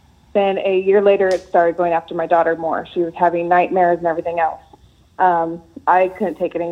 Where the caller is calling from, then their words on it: California, United States; From California.